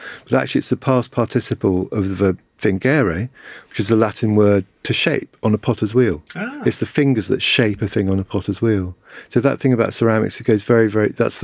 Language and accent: English; Hong Kong; also born or lived in Asia; My mum was Irish. I grew up mainly in Hong Kong, moved around in Asia for a bit.